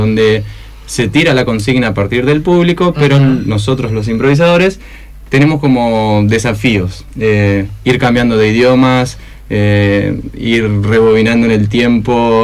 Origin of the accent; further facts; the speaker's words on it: San Jerónimo Norte, Santa Fe, Argentina; No, no somos de Entre Ríos, somos de San Jerónimo Norte, un pueblo de la provincia de Santa Fe.